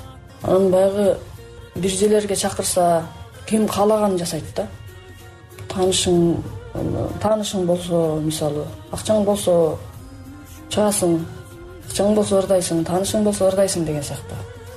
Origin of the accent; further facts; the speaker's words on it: China; moved away as an adult; now in Kyrgyzstan; Тарыхый мекениме чынын айтсам толук кандай көнө албай жатам. Себеп дегенде тиякта Кытайда ата энең, апаңды сагынасың, бир туугандарыңды сагынасың дегендей, анан эми мен бул жакта жалгызмын да.